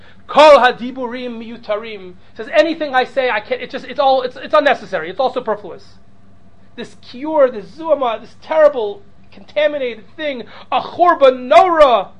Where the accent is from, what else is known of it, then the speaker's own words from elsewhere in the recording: Midwest, United States; I grew up in the Midwest in America in the early 70s and 80s